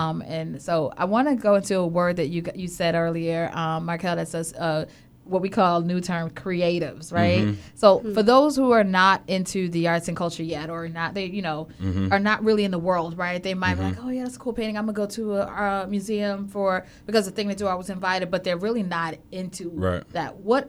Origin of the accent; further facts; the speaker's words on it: New Jersey, United States; Yeah, I'm a Jersey girl. So, like, one of the things I grew up right outside of New York.